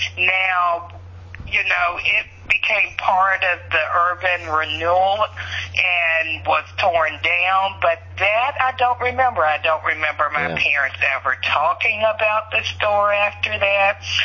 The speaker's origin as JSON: {"language": "English", "town": "Charlottesville", "region": "Virginia", "country": "United States", "tie": "born or raised there", "said": "I grew up on Hartman's Mill Road, which is right off of Ridge Street in Charlottesville."}